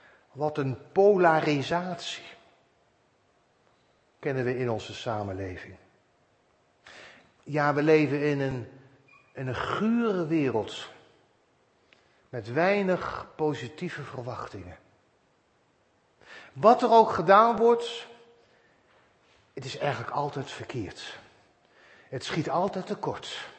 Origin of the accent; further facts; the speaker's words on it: The Hague, South Holland, Netherlands; Ik was als kind woonachtig in Den Haag